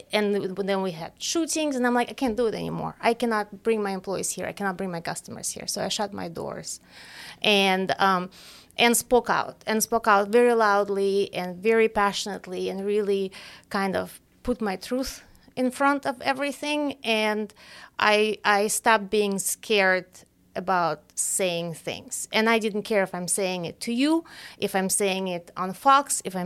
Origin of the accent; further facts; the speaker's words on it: Russia; moved away; I am an immigrant from Russia.